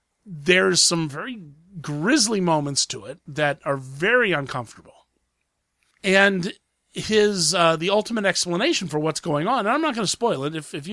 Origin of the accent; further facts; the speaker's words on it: Columbus, Ohio, United States; So, usually, I'm from Columbus, Ohio.